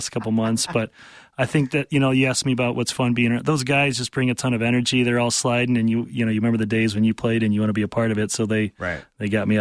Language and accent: English; St. Louis, Missouri, United States; I grew up in St. Louis, so